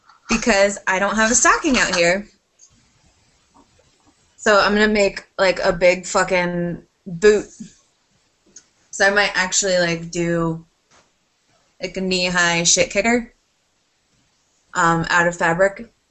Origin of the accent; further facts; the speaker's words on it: Connecticut, United States; everybody at work knew that I'm from Connecticut.